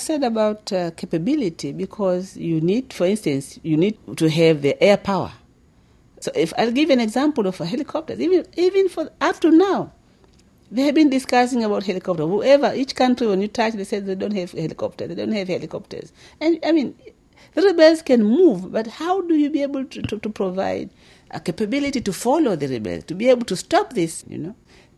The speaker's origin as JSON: {"language": "English", "region": "Zanzibar", "country": "Tanzania", "tie": "born or raised there", "said": "when I was growing up in Zanzibar, I really wanted to be working with the army as in the Air Force Division."}